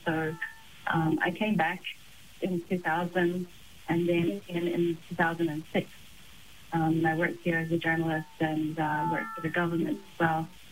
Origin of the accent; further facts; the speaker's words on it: Samoa; I mean, we grew up on a plantation like most people in Samoa.